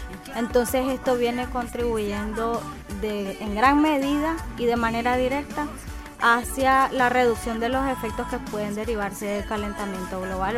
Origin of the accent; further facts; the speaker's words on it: Nicaragua; estamos en el proceso, pues, de prepararnos como nicaragüenses